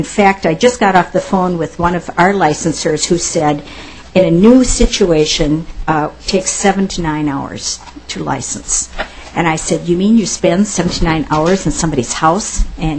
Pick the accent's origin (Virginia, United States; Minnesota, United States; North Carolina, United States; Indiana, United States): Minnesota, United States; I'm from Olmsted County.